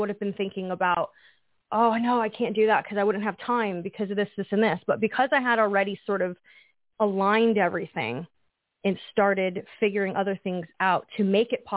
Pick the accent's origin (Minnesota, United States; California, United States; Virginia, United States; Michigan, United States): California, United States; Temecula; I'm from Temecula.